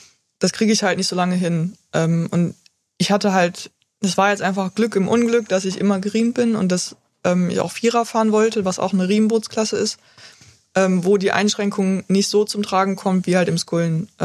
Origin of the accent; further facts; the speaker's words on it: Cologne, North Rhine-Westphalia, Germany; Also ich bin ja auch Kölnerin.